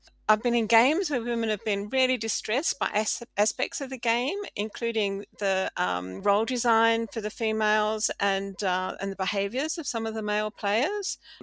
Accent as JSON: {"language": "English", "country": "United Kingdom", "said": "I'm a Westerner, a dual citizen, I'm British and Australian"}